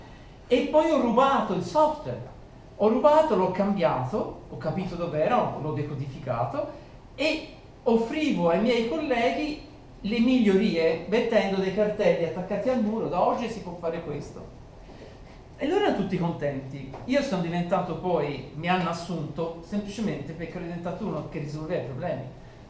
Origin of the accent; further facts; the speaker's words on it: Pontassieve, Tuscany, Italy; Sono cresciuto a Pontassieve, parlavo grosso modo il pontassievese a quell'età